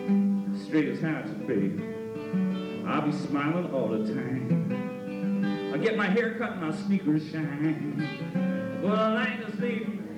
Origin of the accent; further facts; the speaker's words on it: New York City, New York, United States; Look, I know what I come from New York City. And that town gets cold.